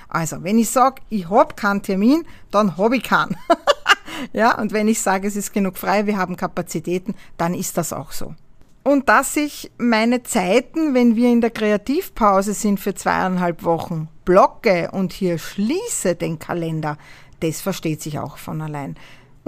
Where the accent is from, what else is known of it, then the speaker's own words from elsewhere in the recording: Austria; Bei uns in Österreich